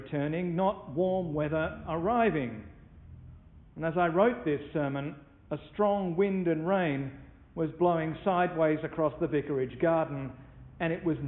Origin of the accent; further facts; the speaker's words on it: Australia; As an Australian, I never really understood what it meant to celebrate Easter in the season of spring. Because, of course, here in the Southern Hemisphere, Easter always falls during autumn.